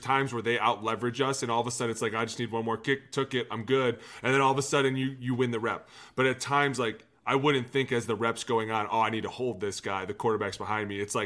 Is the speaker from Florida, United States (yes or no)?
no; Cleveland, Ohio, United States; We were at the bottom of this pile talking about how he was from Cincinnati and I was from Cleveland.